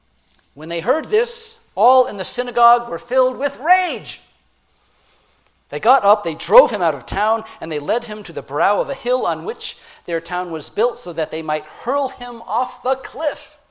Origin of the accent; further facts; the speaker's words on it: United States; As an American, I am proud that our land is holy and blessed and chosen.